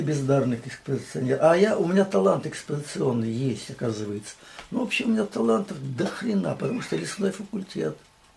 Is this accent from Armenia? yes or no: no; Krasnoyarsk, Krasnoyarsk Krai, Russia; now in Moscow, Russia; Я действительно не москвич, я же сибиряк. Я не чувствую себя москвичем, язык не поворачивается